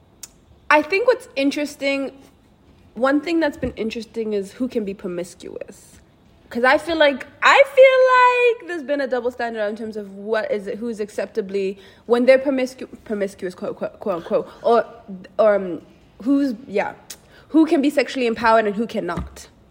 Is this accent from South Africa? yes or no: yes; South Africa; Like growing up in South Africa, I never was like